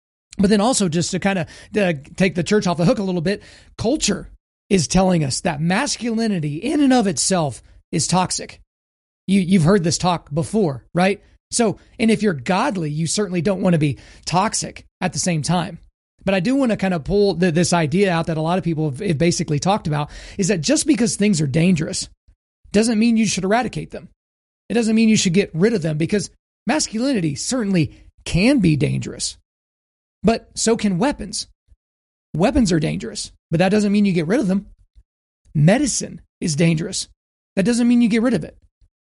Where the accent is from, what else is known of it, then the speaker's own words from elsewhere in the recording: Oklahoma, United States; I grew up in Oklahoma. So I grew up believing in God because that was a cultural thing, right?